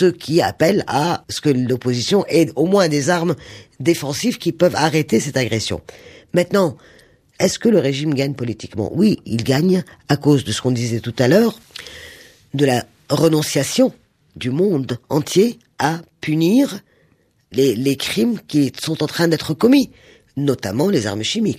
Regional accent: Damascus, Damascus Governorate, Syria; Mais Damas c'est ma ville natale. Il me reste beaucoup de famille là-bas encore.

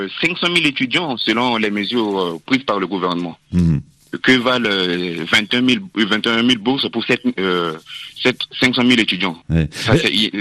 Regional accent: Central African Republic; now in France; je suis centrafricain, ressortissant d'un pays qui est en guerre, avec un système éducatif plus que critique. Aujourd'hui, je me vois en France pour continuer mes études

